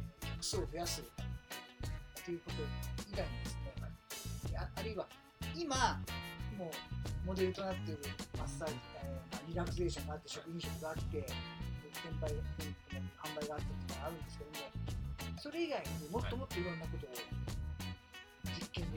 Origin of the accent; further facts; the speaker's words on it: Kansai, Japan; 僕関西なんですけども